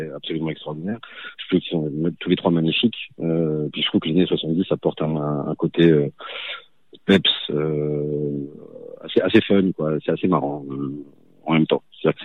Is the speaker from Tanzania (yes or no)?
no; Toulouse, Occitanie, France; also born or lived in Nantes; Moi, je suis né à Nantes, mais j'ai grandi à Toulouse et ma maman habite Toulouse. Et ma mamie vivait à Albi jusqu'à il n'y a pas très longtemps. Voilà. Je suis effectivement de la région.